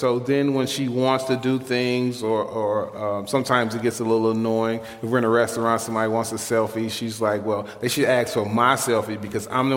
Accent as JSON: {"language": "English", "town": "Chicago", "region": "Illinois", "country": "United States", "tie": "born or raised there", "said": "Born and raised in Chicago. Been in the Arvin Gresham neighborhood my whole life. Thank you. Thank you. I grew up in a bungalow, live in a bungalow right now."}